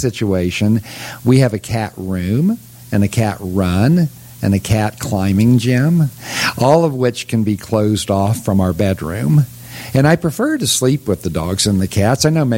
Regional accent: Oklahoma, United States; also born or lived in Kansas; Now, I'm a kid from Oklahoma and Kansas, and we had cats, and I liked the cats, but they were kind of outdoor cats.

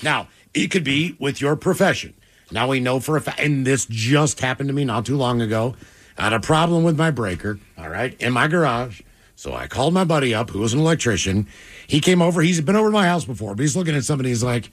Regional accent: West Virginia, United States; So I'm from West Virginia. There's a joke that, you know, we all date our cousins.

